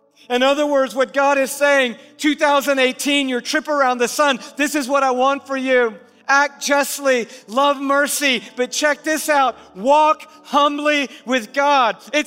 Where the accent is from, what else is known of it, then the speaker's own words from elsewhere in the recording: Smyrna, Georgia, United States; I grew up in Dirt clod war era in Smyrna, Georgia.